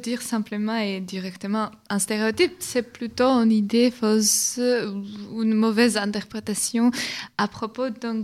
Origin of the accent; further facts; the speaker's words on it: Georgia; French is a second language; quand je dis que je viens de Géorgie